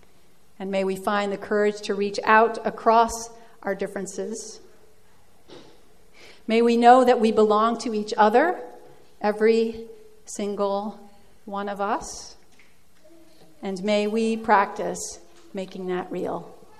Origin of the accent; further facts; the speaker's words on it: Netherlands; now in United States; I'm Dutch, I'm American